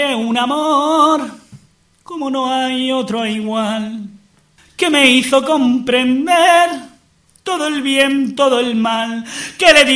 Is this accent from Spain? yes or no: yes; Almería, Andalusia, Spain; Pero yo soy de Almería y hablo así. Almería.